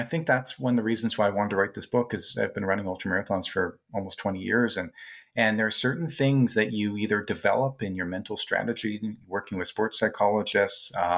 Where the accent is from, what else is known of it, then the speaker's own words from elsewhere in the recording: Canada; My home was warm to 19 degrees. I'm a Canadian.